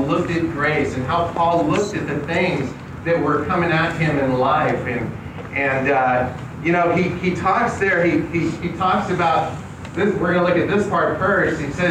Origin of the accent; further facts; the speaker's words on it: California, United States; we're from California, so we have deserts out there, and we can see a lot of cactus.